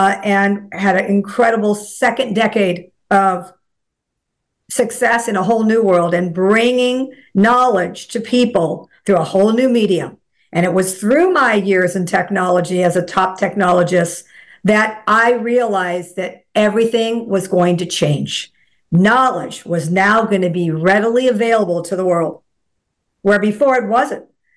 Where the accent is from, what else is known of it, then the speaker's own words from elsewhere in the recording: Pasadena, California, United States; born there; I was born in Pasadena, California, to a modest family.